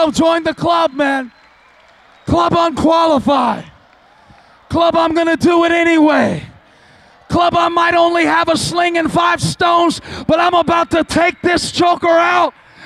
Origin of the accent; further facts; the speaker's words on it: Charlotte, North Carolina, United States; So I came from Charlotte, North Carolina with an invitation.